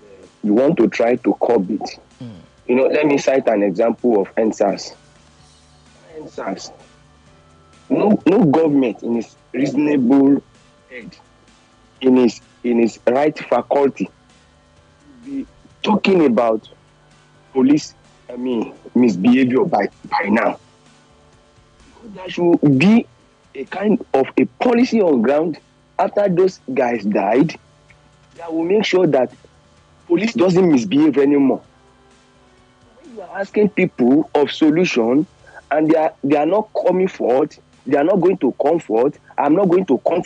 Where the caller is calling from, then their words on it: Manchester, North West England, United Kingdom; Calling you from Manchester.